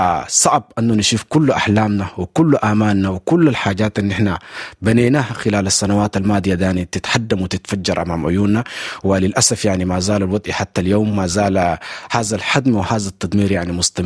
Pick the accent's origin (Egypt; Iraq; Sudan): Sudan; وأنا كنت واحد من السودانيين اللي هو يعني مريت بكل حالة بتاعت المشاعر الذكرتية